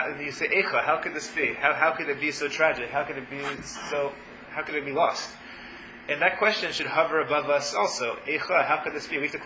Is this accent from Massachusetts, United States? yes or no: no; Atlanta, Georgia, United States; I grew up in Atlanta.